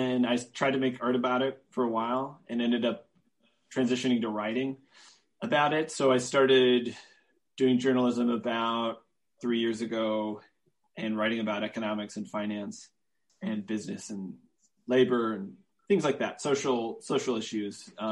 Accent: Minnesota, United States; now in Brooklyn, United States; I grew up in Minnesota. I went to school for painting in northern Minnesota at the University of Minnesota Duluth.

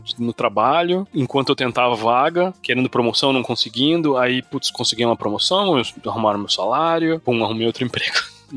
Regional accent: São Paulo, Brazil; born there; eu nasci em São Paulo

